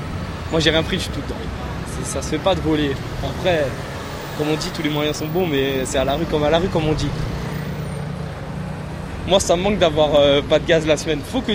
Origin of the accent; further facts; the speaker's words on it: Pontoise, Île-de-France, France; Moi, je viens de Pontoise, 95.